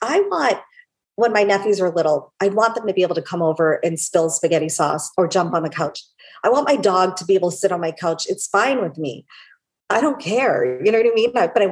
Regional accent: India; my heritage, or I'm from India, the roots

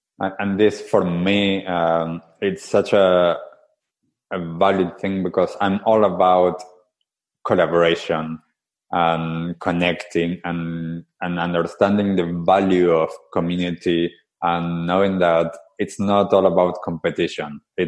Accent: Argentina; English is a second language; also born or lived in United States; now in New Zealand; when I was growing up in Argentina

